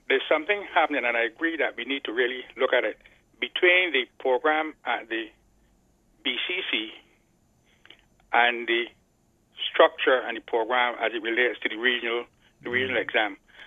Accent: Saint Philip, Barbados; I remember as a boy growing up in St. Philip

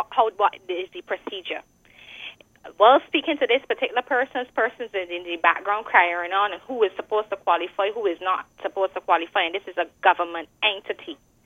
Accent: Sharp Hill, Barbados; I grew up in Sharp Hill, and I have an aunt that lives in St. Peter.

